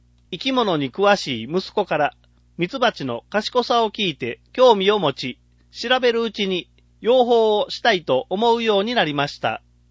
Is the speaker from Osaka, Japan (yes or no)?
yes; Takatsuki, Osaka, Japan; 生まれ育った高槻の環境の価値です。都会なのに遊べる川があったり、蜂蜜が採れる豊かな山がある町はなかなかありません。